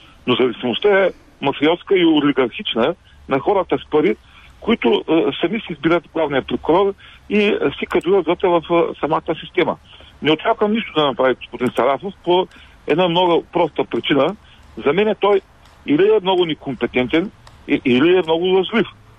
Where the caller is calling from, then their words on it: Ruse, Ruse Province, Bulgaria; съм от Русе